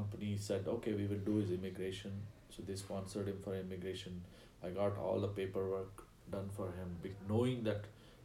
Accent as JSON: {"language": "English", "town": "Kolkata", "region": "West Bengal", "country": "India", "tie": "born there", "said": "I was born in 1972 in one of India's most populated cities, Calcutta."}